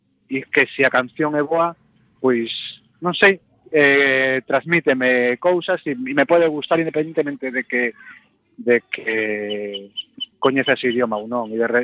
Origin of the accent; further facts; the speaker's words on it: Galicia, Spain; o galego é a miña lingua nai